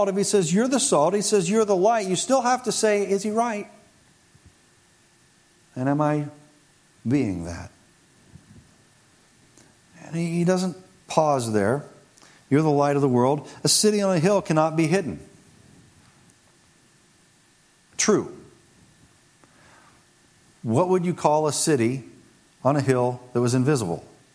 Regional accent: Cincinnati, Ohio, United States; when I grew up in Cincinnati as a kid, she worked in the children's department of the church I attended, White Oak Christian Church in the northwestern side of Cincinnati.

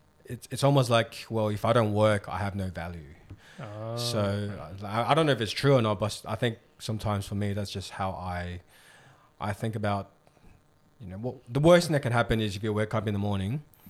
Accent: Australia; Like I was in a taxi and I was in there for like 1 minute and that guy's like, oh, where are you from? I'm from Australia.

